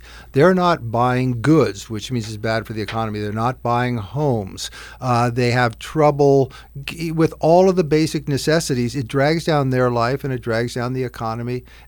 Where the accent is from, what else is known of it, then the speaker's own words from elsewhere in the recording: California, United States; I grew up in California, and we had three different colleges.